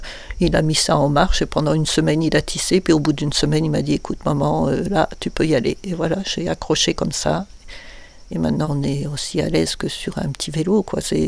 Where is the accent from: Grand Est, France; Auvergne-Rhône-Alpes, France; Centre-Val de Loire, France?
Centre-Val de Loire, France; Chartres; born there; also born or lived in Auvergne / Cévennes; Je suis née à Chartres. Chartres, c'est la Beauce, hein, donc c'est très loin de ce terroir ici.